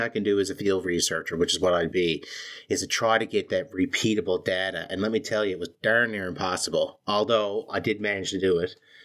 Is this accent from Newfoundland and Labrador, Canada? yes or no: yes; Mount Pearl, Newfoundland and Labrador, Canada; Really, really nice place here in Mount Pearl, Newfoundland. My hometown, by the way.